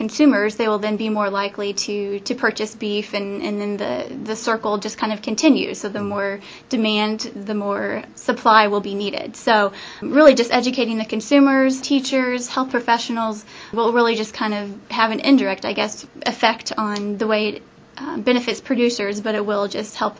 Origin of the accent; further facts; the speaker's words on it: Salisbury, Missouri, United States; Well, I'm from Salisbury, Missouri. Grew up on a farm. My family are cattle producers, so I have sort of a history in this realm.